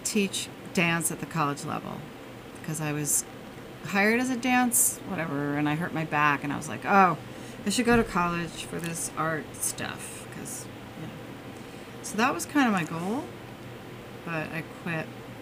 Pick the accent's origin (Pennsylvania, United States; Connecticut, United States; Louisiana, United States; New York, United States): New York, United States; Syracuse; moved away as an adult; now in Boston, United States; I'm from upstate New York. Upstate. Syracuse.